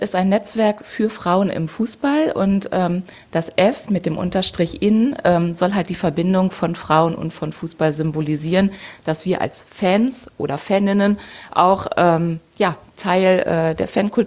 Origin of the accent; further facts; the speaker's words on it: Lower Saxony, Germany; born there; now in Dortmund, Germany; ich bin 42 Jahre alt, eigentlich gebürtige Niedersachsin, wohne aber seit vielen Jahren in Dortmund, bin des Fußballs und der Liebe wegen nach Dortmund gezogen